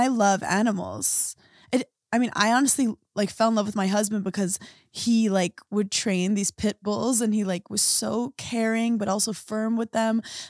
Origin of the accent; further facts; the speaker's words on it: New York, United States; Also, like, as a New Yorker, no dog should ever be off a leash.